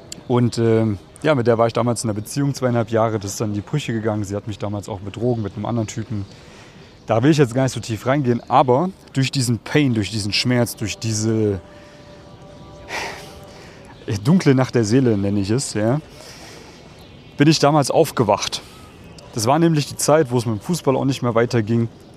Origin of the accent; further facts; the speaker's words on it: East Germany, Germany; Ich komme ja aus Ostdeutschland, aus einem Kuhkaff, wo die Leute nicht so viel Geld haben. Meine Großeltern sind geflüchtet aus dem Krieg